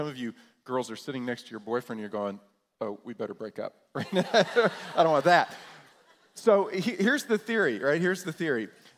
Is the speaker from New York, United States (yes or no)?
yes; New York, United States; I grew up in New York, and I had to walk uphill through the snow